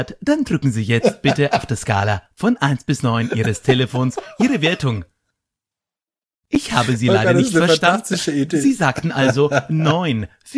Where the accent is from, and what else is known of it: Höchstadt, Bavaria, Germany